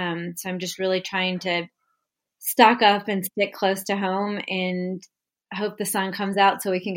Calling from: Westport, Connecticut, United States; I'm joining you from Westport, Connecticut.

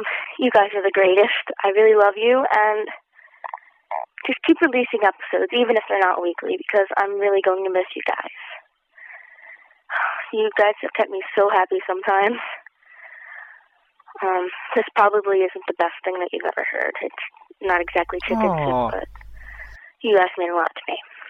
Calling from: Pennsylvania, United States; By the way … I'm from Pennsylvania.

